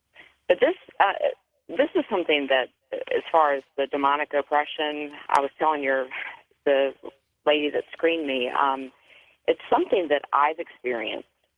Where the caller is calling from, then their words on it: Virginia, United States; I'm from Virginia.